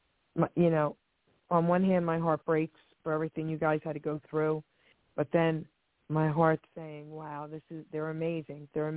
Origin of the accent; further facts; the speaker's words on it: Long Island City, New York, United States; I just remember growing up in Long Island City, New York, and it was a very close neighborhood.